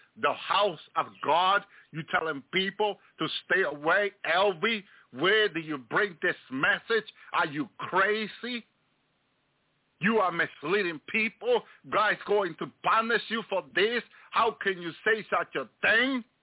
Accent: New Jersey, United States; I grew up in New Jersey. And I used to look like to New York, look at those, the Empire State Building, the Twin Tower.

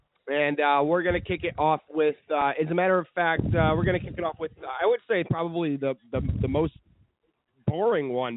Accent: Canada; He's Canadian. I'm Canadian.

